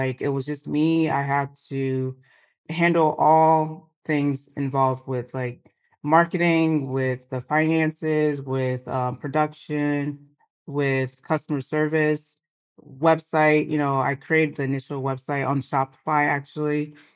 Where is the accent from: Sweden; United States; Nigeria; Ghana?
Nigeria; me being Nigerian and growing up with the bold prints